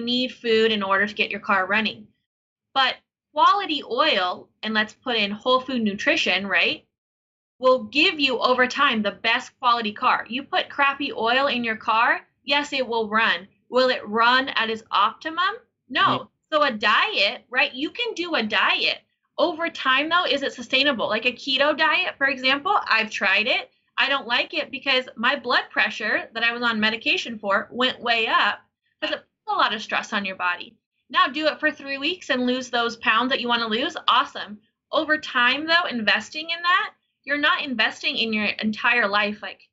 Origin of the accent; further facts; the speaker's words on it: Denver, Colorado, United States; born there; No, I was born in Denver, Colorado.